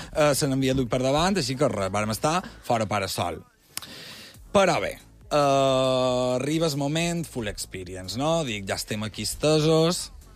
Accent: Balearic Islands, Spain; Clar, a mi com a mallorquí no me passarà.

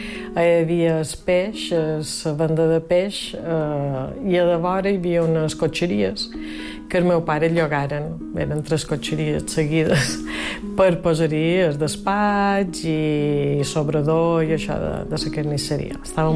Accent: Inca, Balearic Islands, Spain; Som d'Inca. Vaig néixer a Inca a finals d'agost de 1960.

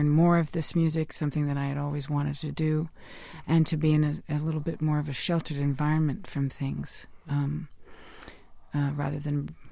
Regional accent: Brooklyn, New York, United States; everybody that was growing up in Brooklyn in the 80s in my area and in my community

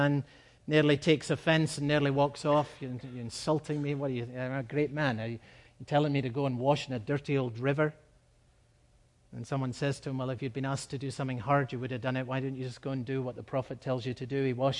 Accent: United Kingdom; a large and prestigious church in my home country of Great Britain.

